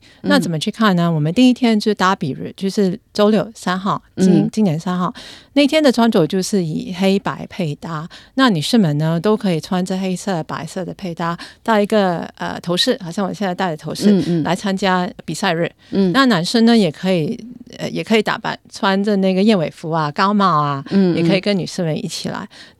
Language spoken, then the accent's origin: Chinese; Australia; 更是我们澳洲人跟我们外国旅客心目中墨尔本的文化遗产